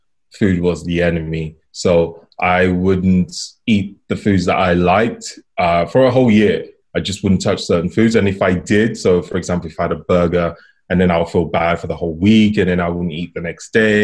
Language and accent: English; Nigeria; I'm Nigerian